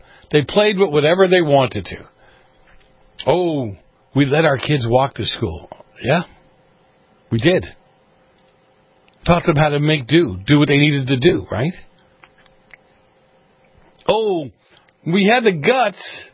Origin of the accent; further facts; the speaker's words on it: Boston, Massachusetts, United States; In the summertime, I grew up in Boston, this is so true. We turned a fire hydrant on, remember that?